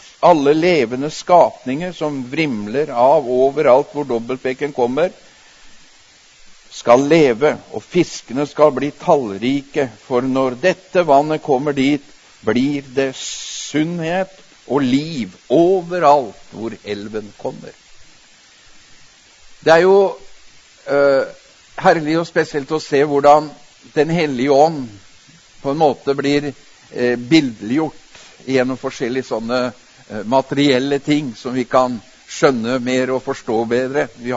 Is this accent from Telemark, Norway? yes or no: yes; Telemark, Norway; for jeg er jo innfødt telemarking og vokst opp ved elva. Tinnelva, sa vi da.